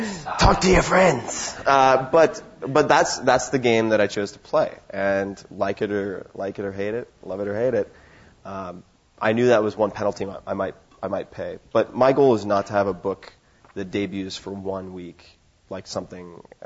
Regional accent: New York, United States; No, I'm not vegetarian, but I grew up on Long Island, and there's a pretty decent bow season for deer on Long Island.

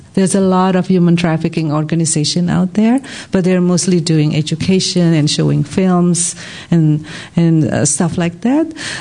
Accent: Indonesia; I am originally from Indonesia, and I'm trying to reach out to Indonesian community.

